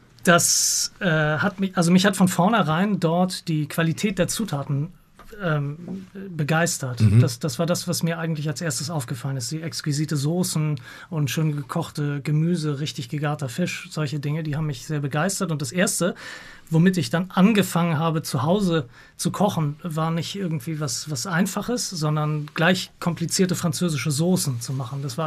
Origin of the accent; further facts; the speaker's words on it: Hamburg, Germany; Hier in Hamburg.